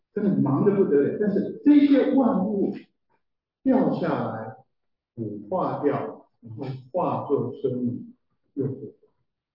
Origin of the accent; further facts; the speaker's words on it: Taiwan; now in United States; 我们从台湾来，台湾的衣服很少变色